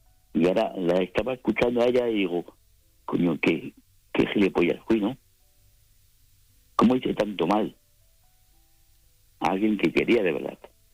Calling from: Bilbao, Basque Country, Spain; de Bilbao.

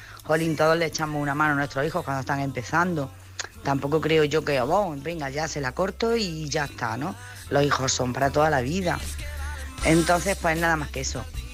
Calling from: Jaén, Andalusia, Spain

